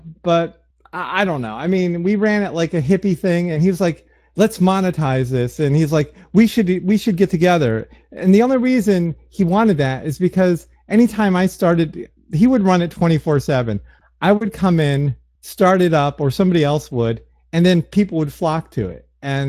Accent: Woodstock, New York, United States; Because I was brought up near Woodstock, New York, so I'm like a fucking hippie, and I married a hippie.

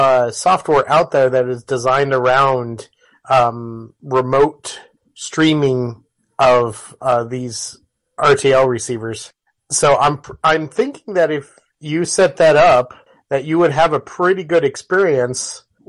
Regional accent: El Paso, Texas, United States; from El Paso.

